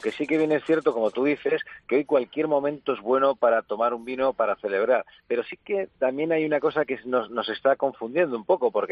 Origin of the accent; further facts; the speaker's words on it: Ponferrada, Castile and León, Spain; me sentí hasta profeta en mi tierra, en Ponferrada